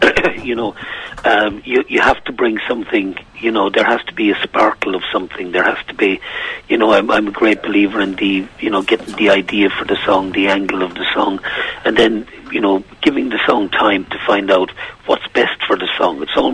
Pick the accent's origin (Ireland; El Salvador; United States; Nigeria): Ireland; Tralee, Munster; I come from Tralee originally, you know?